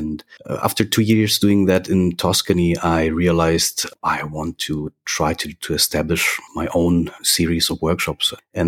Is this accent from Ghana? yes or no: no; Munich, Bavaria, Germany; now in Berlin, Germany; I'm right now in Berlin, actually since 1999. So in the meanwhile, I'm longer living in Berlin than I was living in Munich. But I grew up and I was born in Munich.